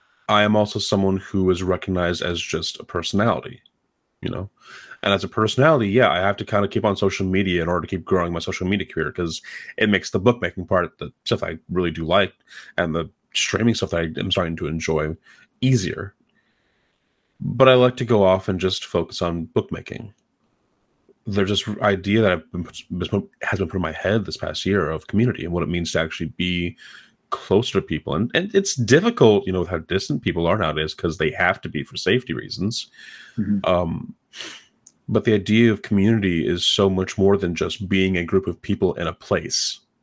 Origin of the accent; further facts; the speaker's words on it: Philippines; I felt a lot of harsh ways about being Filipino before Cena Una.